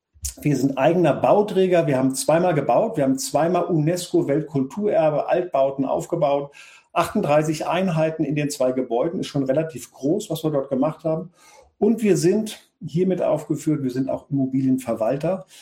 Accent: Frankfurt, Hesse, Germany; born there; Ich selbst bin gebürtiger Frankfurter, stolz auf die kleine Skyline, aber schöne Skyline bei uns unten am Main.

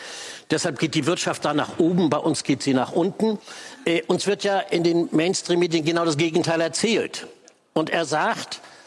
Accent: West Germany, Germany; Ich bin ja sehr amerikanisch aufgewachsen im Westen.

